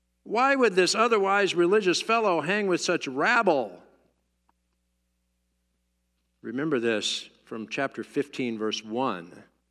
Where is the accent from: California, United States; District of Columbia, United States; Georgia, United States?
District of Columbia, United States; Washington; also born or lived in Fort Worth, Texas; I was born in Fort Worth, Texas, and lived there a grand number of 4 years, 5 years actually, moved to Washington just before my sixth birthday, a couple of months.